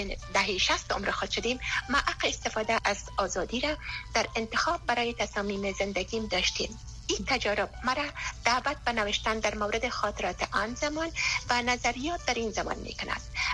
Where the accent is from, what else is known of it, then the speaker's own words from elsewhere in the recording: Afghanistan; born there; moved away; ما یک زن استم که در افغانستان قبل از جنگ متولد شدیم